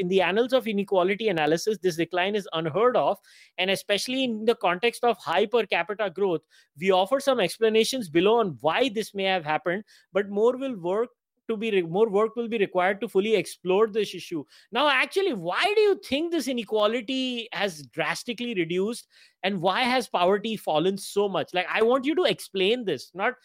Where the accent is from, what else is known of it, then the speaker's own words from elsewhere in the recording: India; I am an Indian citizen first.